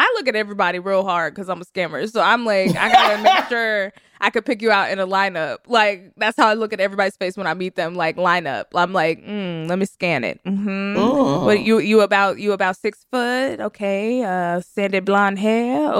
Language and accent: English; Texas, United States; I am from Texas. I know Beaumont. I've been to Beaumont. Back, you know, it's like country, like barefoot country. That's my vibe.